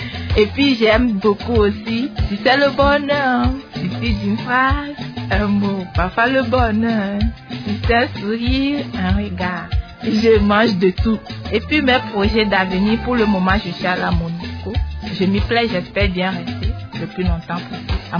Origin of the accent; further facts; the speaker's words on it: Lomé, Maritime, Togo; Je suis de nationalité togolaise, je suis née et j'ai grandi à Lomé.